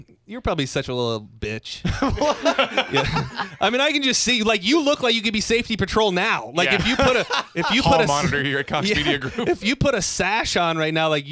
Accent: Lapeer, Michigan, United States; I mean, I rode the bus in a very small town. I grew up in Lapeer, Michigan.

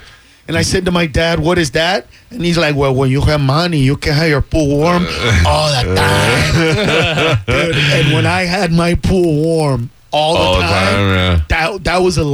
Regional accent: Honduras; I'm from Honduras, dude.

